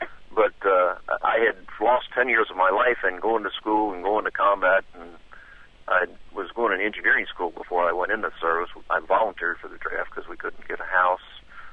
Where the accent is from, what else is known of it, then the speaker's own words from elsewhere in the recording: Kentucky, United States; I told them I was from Kentucky and liked to hunt.